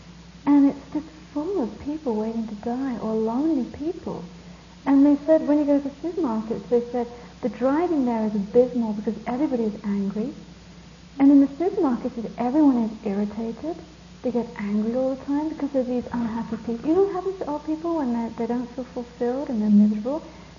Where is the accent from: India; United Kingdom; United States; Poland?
United Kingdom; England; born there; I was born in England